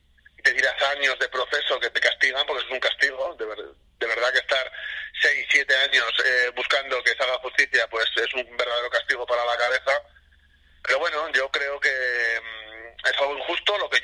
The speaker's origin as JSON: {"language": "Spanish", "country": "Spain", "said": "Que no se olvide que nosotros somos españoles"}